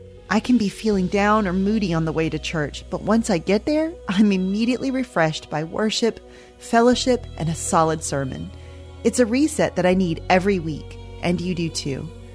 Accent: Bible Belt, United States; Growing up in the Bible Belt in the 80s and 90s, church membership was a big deal.

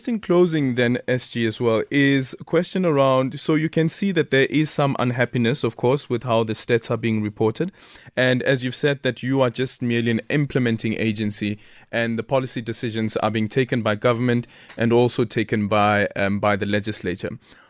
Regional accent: South Africa; because of the complexities of being a South African

